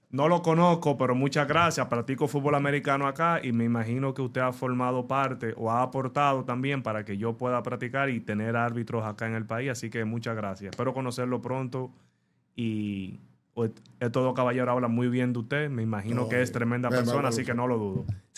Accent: Azua, Dominican Republic; yo soy de Asua, eso del sur de acá del país.

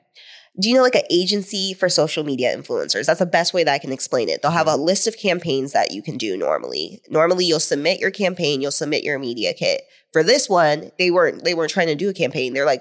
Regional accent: Seattle, Washington, United States; I am from Seattle, Washington.

